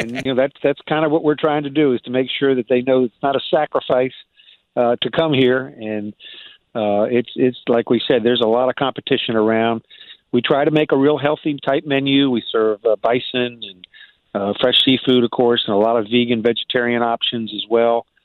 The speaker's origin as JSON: {"language": "English", "town": "Richmond", "region": "Virginia", "country": "United States", "tie": "born or raised there", "said": "But I grew up in Richmond, had a lot of support"}